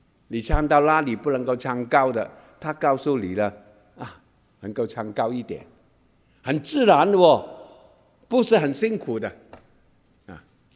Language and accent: Chinese; Guangdong, China; 我们广东人很喜欢开玩笑了，